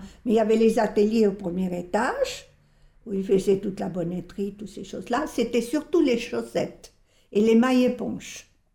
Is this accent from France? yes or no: no; Bolivia; also born or lived in Chile; je suis née au Chili, le 18 juin 1934. J'ai 82 ans. Mais il faut dire que le Chili, je ne connais pas beaucoup parce que à 4 ans, mes parents, ils ont immigré en Bolivie. Donc pour moi, c'est la Bolivie qui est mon pays.